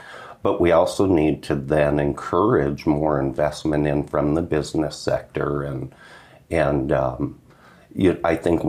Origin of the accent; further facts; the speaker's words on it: Deer River, Minnesota, United States; I'm from Deer River. I'm born and raised in the county.